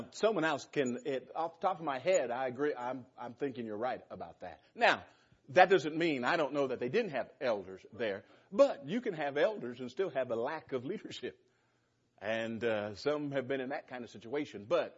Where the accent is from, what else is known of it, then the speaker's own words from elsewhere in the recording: California, United States; I'm from California, and I'm a Californian through and through. That's God's country, but only Californians would ever dare say that. I've been away from California longer.